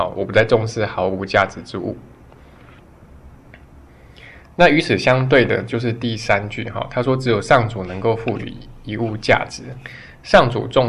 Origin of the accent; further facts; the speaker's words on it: China; 我们中国人讲说最大敌人是自己嘛哈